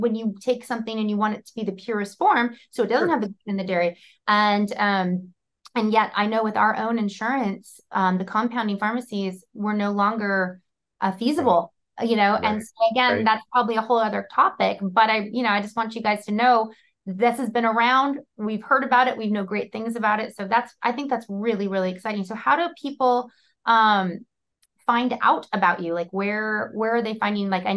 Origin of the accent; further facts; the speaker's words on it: California, United States; Because I'm from California, so maybe it's like East Coast, West Coast thing.